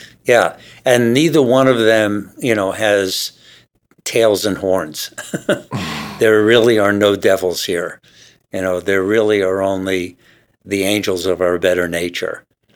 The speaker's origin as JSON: {"language": "English", "region": "New York", "country": "United States", "tie": "born or raised there", "said": "So I grew up in New York and, you know, and I learned a lot from living in an Irish neighborhood, from living in an Italian neighborhood"}